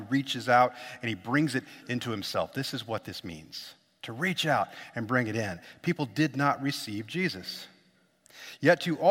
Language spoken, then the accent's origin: English; Illinois, United States; I grew up in Illinois, downstate, and I'm looking forward to wearing that.